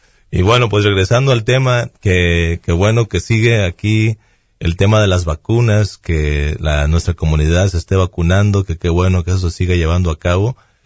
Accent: Mexico; Siendo latino, siendo mexicano, no uno sabe ahí cómo ahí verbiar para seguir.

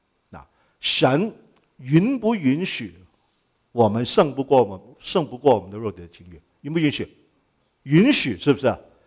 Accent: Hong Kong; 我是从香港长大的，你要知道啊。

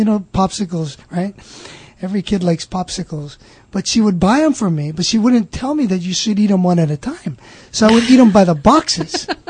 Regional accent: Hawaii, United States; Well, I'm a local boy. I grew up here in Hawaii. Grew up right here in my early days. It was in Mauna Loa, Mauna Loa Gardens.

